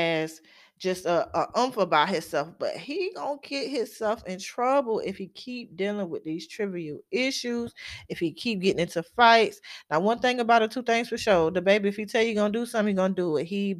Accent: United States; born there; I am of Hispanic Caribbean descent, but I was born in America. And I identify as Panamanian because of my culture.

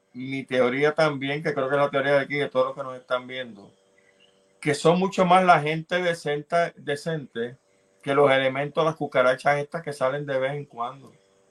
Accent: Puerto Rico; soy puertorriqueño

